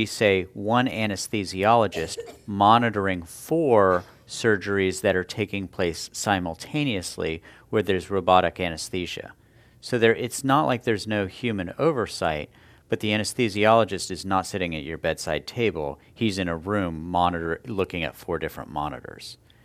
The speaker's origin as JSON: {"language": "English", "region": "West Virginia", "country": "United States", "tie": "born or raised there", "said": "Look, I grew up in West Virginia, put myself through college in part by working on a beer truck and as a midnight janitor."}